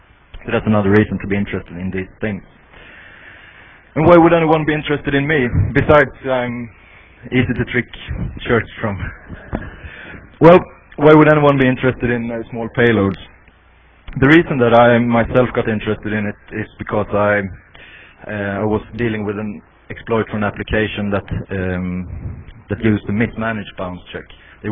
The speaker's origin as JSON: {"language": "English", "country": "Sweden", "said": "I'm from Sweden"}